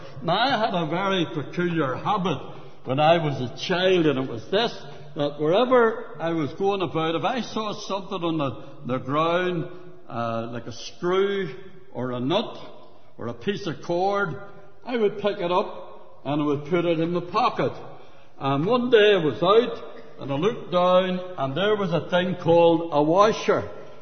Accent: Belfast, Northern Ireland, United Kingdom; I was born and bred in the city of Belfast. You would know that from my very polished accent. And East Belfast, where the shipyard is, and a wee street called Rosalind Street. And it was there that I was born and bred and brought up.

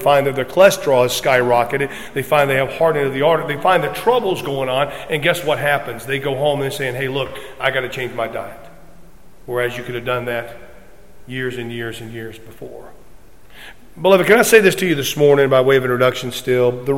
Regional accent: Florida, United States; And believe it or not, even growing up in Southwest Florida, there was a few times that it was cold.

